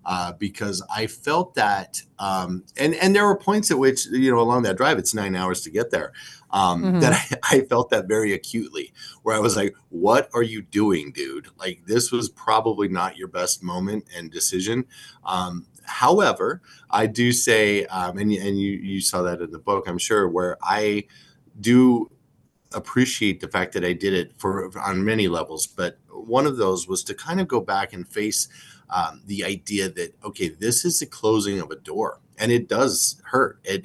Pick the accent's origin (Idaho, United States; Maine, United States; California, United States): Idaho, United States; Caldwell; But yeah, I grew up in Caldwell, Idaho, graduated there, went to Boise State